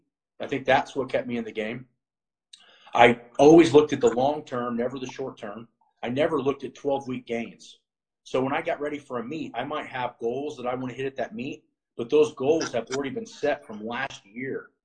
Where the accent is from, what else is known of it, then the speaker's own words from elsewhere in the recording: Ohio, United States; And a lot of it was because I was in Florida and I was from Ohio